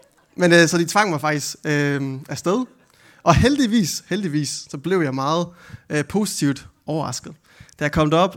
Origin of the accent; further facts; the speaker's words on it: Region of Southern Denmark, Denmark; Men jeg er egentlig ikke herfra oprindeligt. Jeg er opvokset uden for Vejle i Jylland.